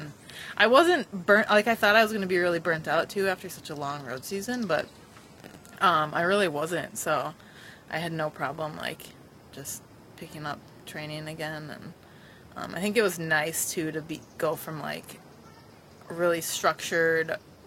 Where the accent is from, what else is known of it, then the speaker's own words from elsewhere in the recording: Minnesota, United States; Well, I'm from Minnesota, so I played hockey, obviously, growing